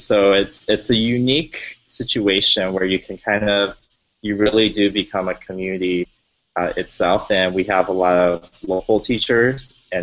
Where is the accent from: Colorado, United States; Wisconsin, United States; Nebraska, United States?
Colorado, United States; I grew up landlocked in Colorado where never exposed to any water.